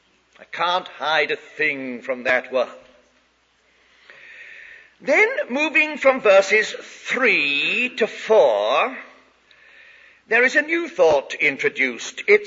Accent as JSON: {"language": "English", "region": "England", "country": "United Kingdom", "tie": "born there", "also_born_or_lived": "South America / West Indies"}